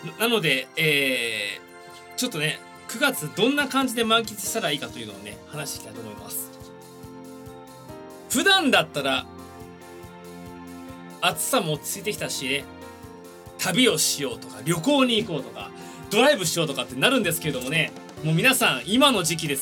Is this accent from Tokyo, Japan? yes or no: yes; Tokyo, Japan; 東京と生まれで東京育ちです。